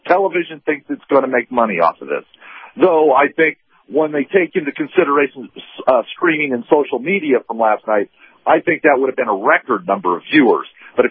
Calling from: Lafayette, Indiana, United States; from Lafayette, Indiana.

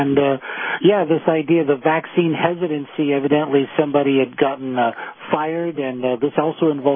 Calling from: Nyack, New York, United States; calling from Nyack.

